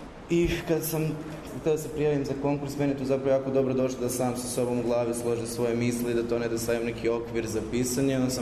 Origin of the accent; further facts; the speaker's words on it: Užice, Zlatibor District, Serbia; now in Belgrade, Serbia; pošto ja sam jeli iz Užica, ali već neko duži niz godina živim u Beogradu